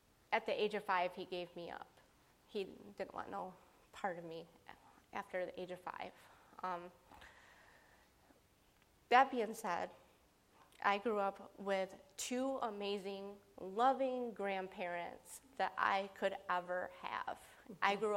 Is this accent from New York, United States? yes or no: yes; Angelica, New York, United States; Well, I grew up in Angelica, New York.